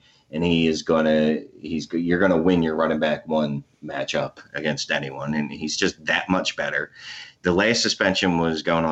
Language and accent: English; United States; I'm an American. I have no idea about Europe.